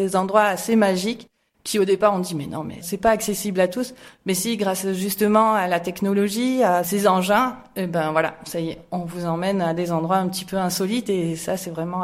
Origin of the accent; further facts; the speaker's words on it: Provence-Alpes-Côte d'Azur, France; on est tous originaires de la vallée du Verdon.